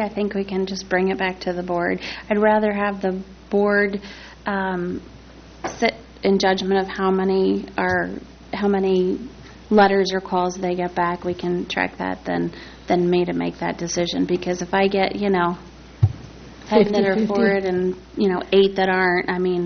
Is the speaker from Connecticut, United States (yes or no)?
no; West Virginia, United States; See, I'm from West Virginia, so, you know, it's all relative.